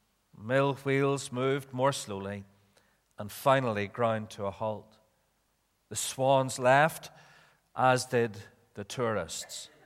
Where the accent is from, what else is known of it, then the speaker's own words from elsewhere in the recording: Belfast, Northern Ireland, United Kingdom; Here is where I grew up in Belfast, not up the hill, by the way. I wasn't born in a cave